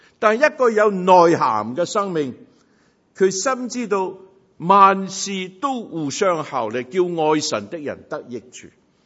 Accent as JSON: {"language": "Chinese", "region": "Guangdong", "country": "China", "said": "当我思想水的时候，我不能不想到我们广东人很着重的一句说话"}